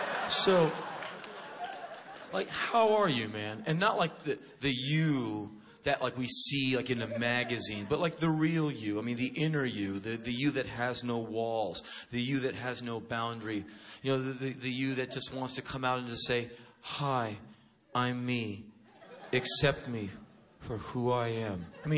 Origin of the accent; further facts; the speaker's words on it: Washington, District of Columbia, United States; now in Los Angeles, United States; Like I said, I'm an East Coast boy. I'm from Washington, D.C.